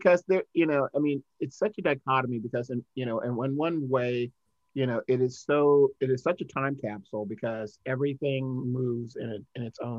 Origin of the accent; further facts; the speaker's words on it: Atlanta, Georgia, United States; born there; I was born in Atlanta, Georgia.